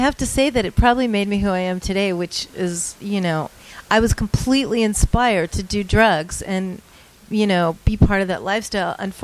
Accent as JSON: {"language": "English", "town": "Pacoima", "region": "California", "country": "United States", "tie": "born there", "said": "We were both from the Valley. I was born in Pacoima."}